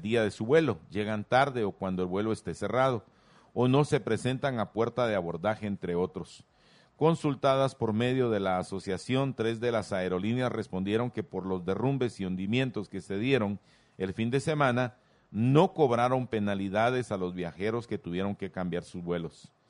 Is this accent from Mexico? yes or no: no; Guatemala; al final somos todos los guatemaltecos los que perdemos, ¿verdad?